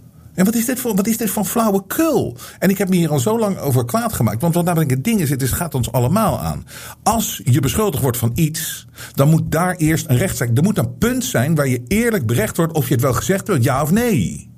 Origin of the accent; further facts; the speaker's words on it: Netherlands; Terwijl wij zijn Nederlanders. Wij kunnen echt wel wat handelen.